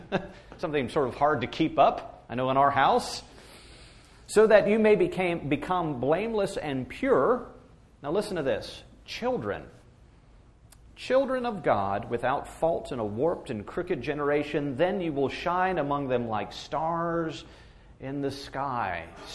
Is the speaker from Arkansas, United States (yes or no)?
no; Pittsburgh, Pennsylvania, United States; I mean, I was from Pittsburgh. You know, I'd never even been to Italy before.